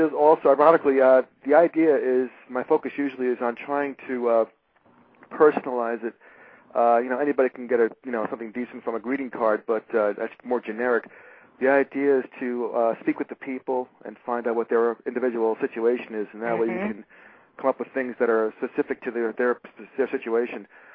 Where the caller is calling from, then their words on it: Surfside, Florida, United States; I'm in Surfside, Florida. It's the north end of Miami Beach.